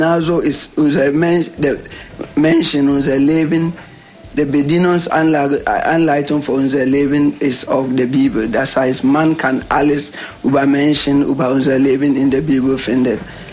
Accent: Ghana; Ursprünglich aus Ghana.

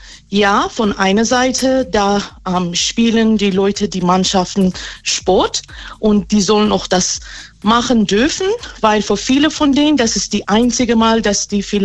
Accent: Iran; German is a second language; now in Germany; Wir kommen aus dem Iran und gerade im Iran ist viel los.

